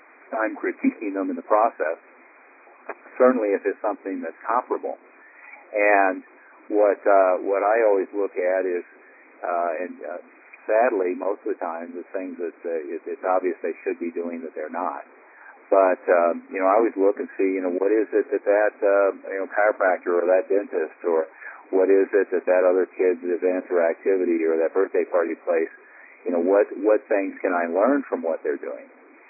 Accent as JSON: {"language": "English", "town": "Denver", "region": "Colorado", "country": "United States", "said": "hey, I run martial arts schools. I'm from Denver. Saw a school here."}